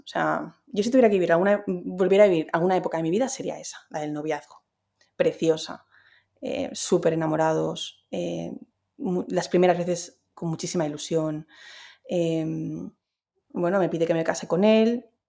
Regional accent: Barcelona, Catalonia, Spain; also born or lived in Madrid; yo ya ahogada de estar en Madrid, porque claro, yo soy de Barcelona, entonces para mí el mar es importante, ¿no? Vivir cerquita del mar.

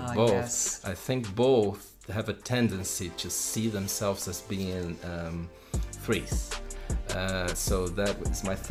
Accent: Brazil; English is a second language; most of the time in Brazil, my home country

